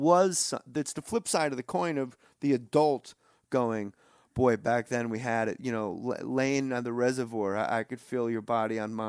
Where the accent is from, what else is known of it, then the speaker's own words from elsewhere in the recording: New Jersey, United States; that's what spoke to me growing up in Jersey as an outcast. I was a wrestler.